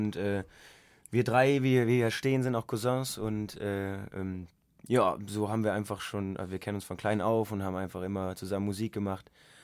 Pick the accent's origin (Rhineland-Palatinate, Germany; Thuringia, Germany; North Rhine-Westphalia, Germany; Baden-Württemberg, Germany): North Rhine-Westphalia, Germany; accent: Kölsch; Aber wenn wir so zusammensitzen, dann merkt man schon immer wieder, dass der ein oder andere Satz Kölsch dabei ist.